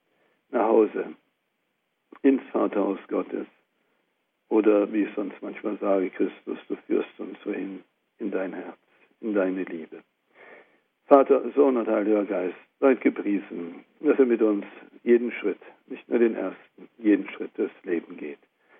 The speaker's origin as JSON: {"language": "German", "region": "Thuringia", "country": "Germany", "said": "aus dem kleinen Eichsfeld. Das ist nur ein Landkreis, mehr nicht, das ist ein Stückchen von Thüringen. Ich bin also Eichsfelder, der in Thüringen wohnt, auch wenn ich jetzt zurzeit hier in Franken bin."}